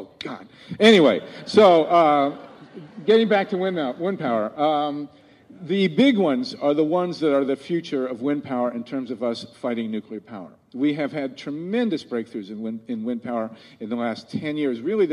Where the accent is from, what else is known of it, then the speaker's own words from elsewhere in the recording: Ohio, United States; in my home state of Ohio. I live in Columbus.